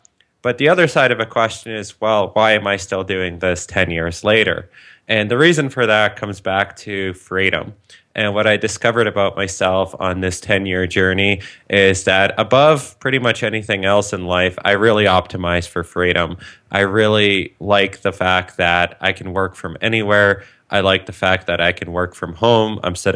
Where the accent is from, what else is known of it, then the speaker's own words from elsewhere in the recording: Waterloo, Ontario, Canada; I grew up in Waterloo, Ontario, which is basically Canada's little miniature Silicon Valley. That's where all the startups are and a ton of innovation.